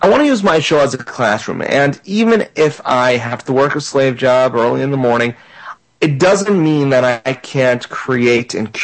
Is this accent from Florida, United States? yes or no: yes; Florida, United States; this tropical storm that's on the coast of my home state of Florida.